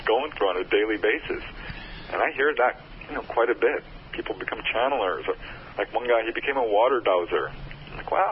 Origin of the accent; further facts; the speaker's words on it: Topanga Canyon, California, United States; There was a wave of sightings, 1992 to 1994, over my hometown of Topanga Canyon, and it just blew my mind.